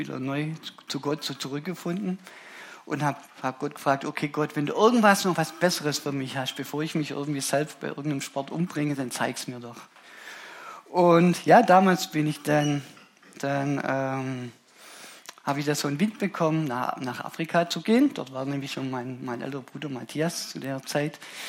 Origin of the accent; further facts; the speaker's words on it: Germany; Deutschland war für mich immer so wie ein Gefängnis früher, wo ich aufgewachsen bin.